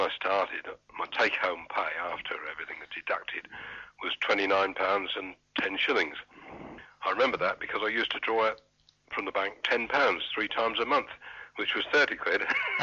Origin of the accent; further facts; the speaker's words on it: Winchester, South East England, United Kingdom; No, my hometown's Winchester, so living for a start at Winchester, but then I stayed with my brother at Tennington